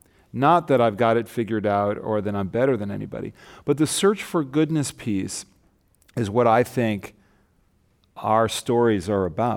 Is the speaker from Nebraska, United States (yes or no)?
no; Los Angeles, California, United States; I grew up in Los Angeles with a sense of cultural and ethnic identity as a Jew, growing up like a lot of non-Orthodox Jews do in America